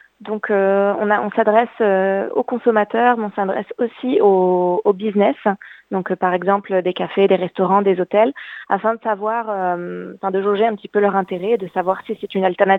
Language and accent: French; Nice, Provence-Alpes-Côte d'Azur, France; also born or lived in Vietnam; now in Australia; moi je viens du sud de la France, de Nice.